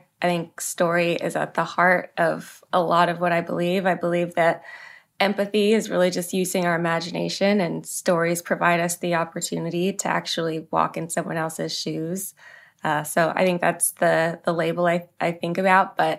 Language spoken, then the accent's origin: English; Manassas, Virginia, United States; So I grew up in Manassas, Virginia.